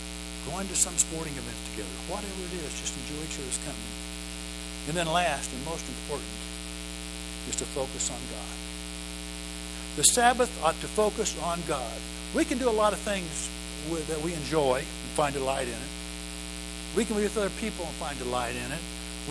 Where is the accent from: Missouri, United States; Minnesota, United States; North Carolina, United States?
Missouri, United States; But I grew up in Missouri. My dad was a construction engineer. We moved around a lot. I lived in five different towns and cities in Missouri growing up.